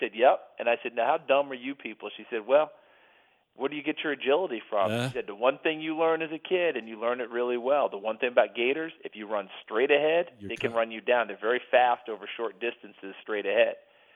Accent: New York, United States; I never gotten really chased by dogs growing up in New York State.

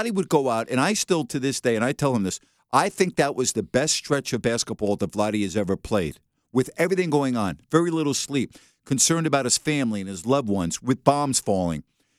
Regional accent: United States; OK, I'm an American and I am entitled to my opinion.

